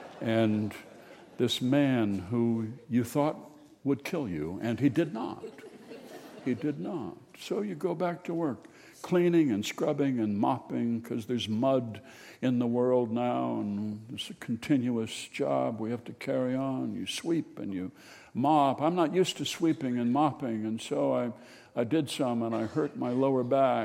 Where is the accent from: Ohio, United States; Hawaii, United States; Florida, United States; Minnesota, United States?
Minnesota, United States; Well, we're from Minnesota. We don't look to North Dakota for revelation, as a rule.